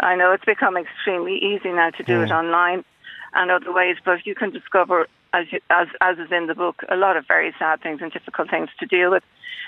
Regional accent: Cork, Munster, Ireland; born there; I was born in Cork to an unmarried lady who couldn't keep me.

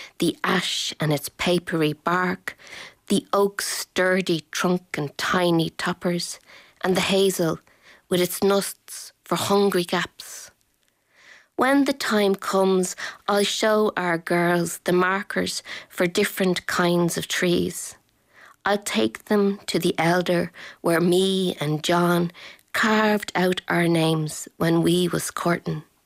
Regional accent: Finglas, Leinster, Ireland; They're originally from Finglas, which is my hometown.

